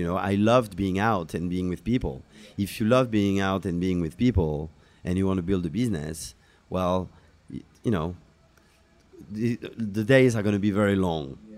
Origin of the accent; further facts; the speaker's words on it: New York, United States; being a New Yorker, I think, you know, New Yorkers listening to these guys from New York